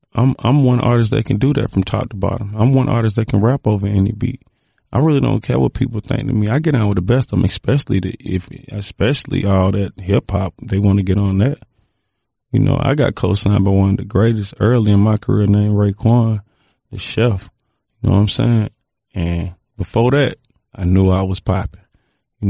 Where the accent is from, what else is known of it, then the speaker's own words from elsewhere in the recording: Atlanta, Georgia, United States; and I'm from Atlanta, and I'm obviously a Hawks fan.